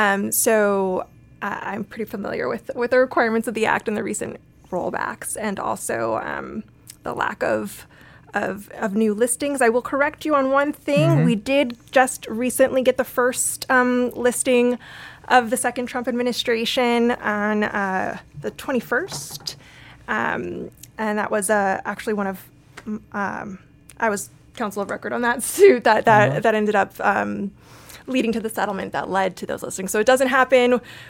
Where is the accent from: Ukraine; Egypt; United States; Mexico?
United States; Pembroke Pines, Florida; Yeah, born and raised in Pembroke Pines, Florida, which is a suburb between Miami and Fort Lauderdale.